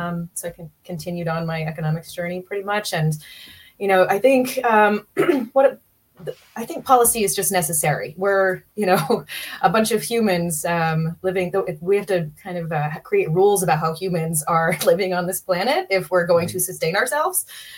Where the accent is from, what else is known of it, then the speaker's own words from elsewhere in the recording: Bath, Maine, United States; born there; I am. I was born in Bath, Maine. I did move away for a little while and ended up back in Maine because people here tend to grow roots.